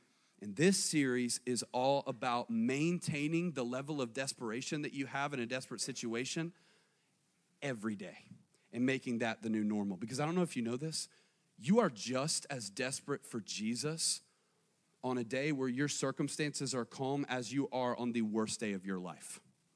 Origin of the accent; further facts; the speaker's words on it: the South, United States; And I was like, yeah, I'm from the South, so it is what it is.